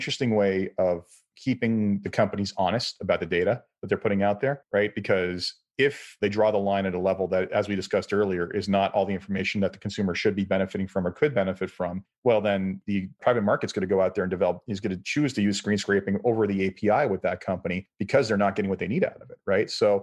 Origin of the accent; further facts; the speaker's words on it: Canada; Sorry, I'm Canadian.